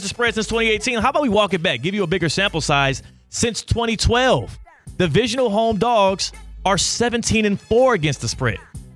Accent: Houston, Texas, United States; That's my hometown. I hate to short the city. I love the city, baby. Houston got my heart.

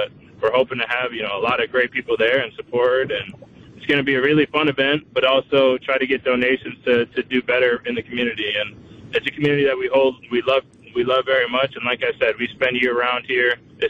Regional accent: East Coast, United States; growing up on the East Coast, I was never a Packer fan

